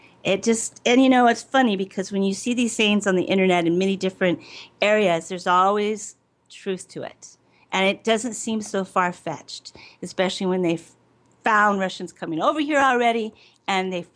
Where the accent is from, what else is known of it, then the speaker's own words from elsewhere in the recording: Douglas, Arizona, United States; In my hometown of Douglas, Arizona